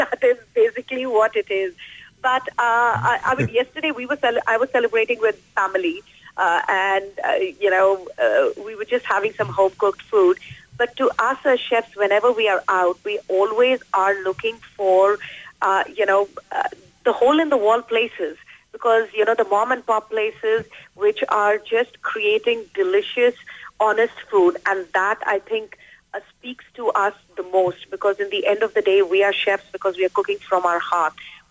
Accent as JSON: {"language": "English", "country": "India", "tie": "born or raised there", "said": "I grew up in India, and that's my foundation, and I try to celebrate it as much as possible."}